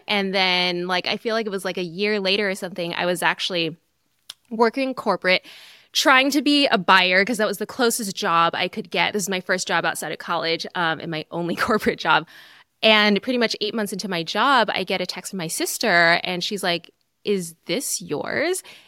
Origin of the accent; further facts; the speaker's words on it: California, United States; Well, in the summers, I went back home. I'm from the Bay Area.